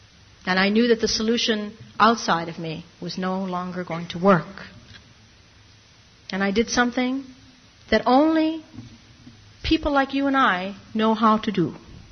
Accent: Ireland; Now, I'm Irish.

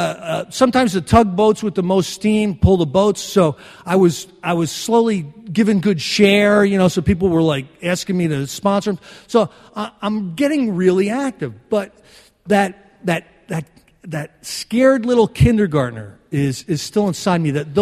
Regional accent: Northeast, United States; I'm from the Northeast. We do more thinking before 9 o'clock than an Arkansasian does all day.

